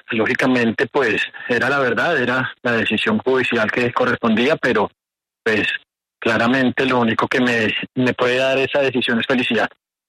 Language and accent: Spanish; Colombia; Esta entrevista la estoy otorgando como particular, como ciudadano colombiano